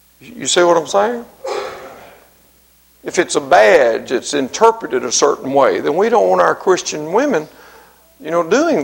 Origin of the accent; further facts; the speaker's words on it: Mississippi, United States; If I had it my way concerning music in the church, I'm from Mississippi. We'd be having some blues.